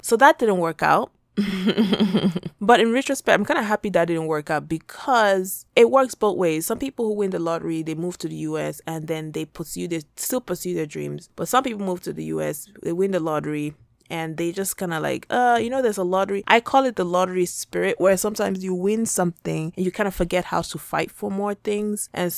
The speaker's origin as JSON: {"language": "English", "country": "Nigeria", "tie": "born or raised there", "moved": "as an adult", "lives_now": "United States", "said": "I was born in Nigeria and I grew up there. I went to school there. I graduated from college from Nigeria. It's always been my dream to study abroad."}